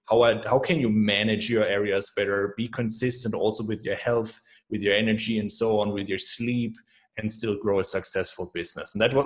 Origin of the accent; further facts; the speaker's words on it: Germany; English is a second language; now in Budapest, Hungary; Yeah, I'm German, right? As you can probably tell by my accent, but I'm not located in Germany. I'm located in Budapest in Hungary.